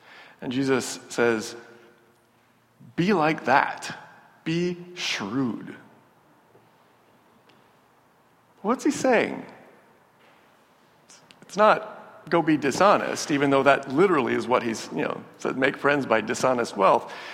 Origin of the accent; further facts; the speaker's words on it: Midwest, United States; Growing up in the Midwest, as I did, one of our core values was niceness.